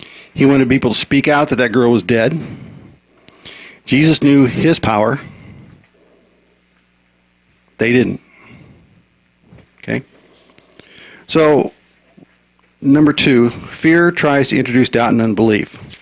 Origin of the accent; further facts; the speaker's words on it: Midwest, United States; For example, I grew up in the Midwest, and it snows from November till about March. We have icy streets.